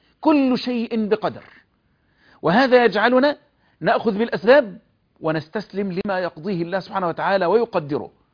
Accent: Egypt; احفظ بلدنا مصر

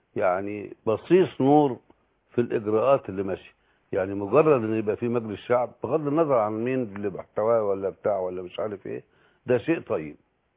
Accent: Egypt; انا مواطن مصري له خبره في هذا المجال،

